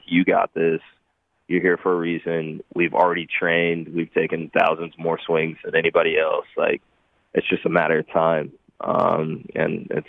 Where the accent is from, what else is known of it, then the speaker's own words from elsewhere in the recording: Dallas, Texas, United States; now in Pittsburgh, United States; You know, I grew up in Dallas, and you got the Mavericks downtown, you got the Stars downtown